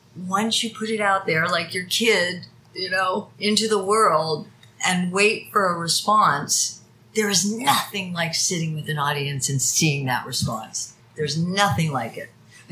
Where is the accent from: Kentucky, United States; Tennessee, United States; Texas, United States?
Kentucky, United States; Louisville; Well, look, I was born and raised in Kentucky.